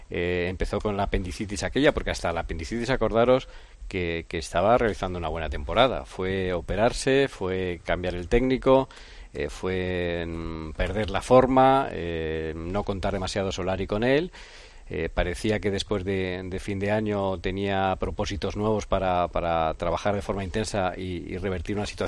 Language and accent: Spanish; Spain; orgullosos como españoles